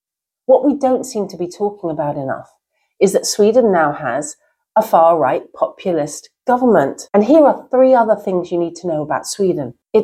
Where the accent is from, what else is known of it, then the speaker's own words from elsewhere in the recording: United Kingdom; I mean, I'm British and I don't know what Britishness means